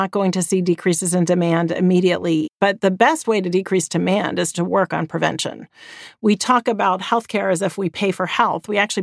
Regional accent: Boston, Massachusetts, United States; And well, I'm from Boston, so everything's wicked here.

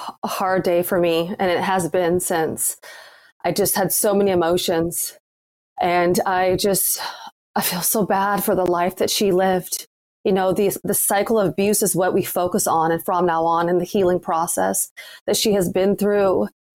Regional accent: Oxford, South East England, United Kingdom; I grew up in Oxford, England.

